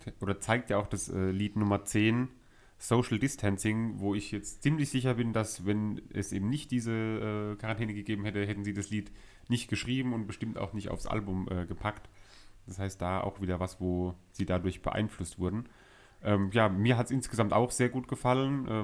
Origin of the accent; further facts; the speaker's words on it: Mannheim, Baden-Württemberg, Germany; Genau, bei uns in Mannheim wäre das quasi analog zu Hon.